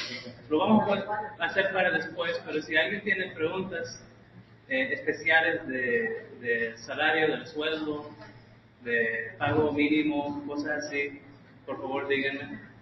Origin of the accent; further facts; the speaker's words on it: United States; born there; Yo soy un abogado de New Jersey y de Nueva York. Yo soy nacido aquí, americano. Pero mis padres son de Salvador. Y ellos llegaron aquí después del conflicto en El Salvador.